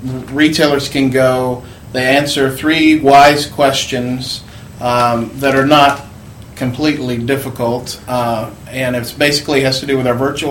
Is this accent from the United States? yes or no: yes; Marietta, Georgia, United States; I grew up in Marietta, Georgia. They were a local group back then when I was a teenager.